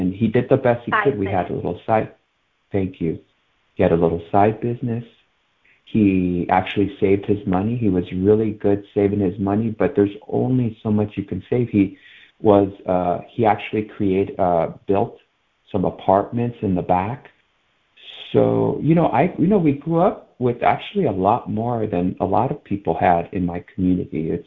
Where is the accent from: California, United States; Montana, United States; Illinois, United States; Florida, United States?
California, United States; Los Angeles; I grew up in Bull Heights, and that is directly east of LA.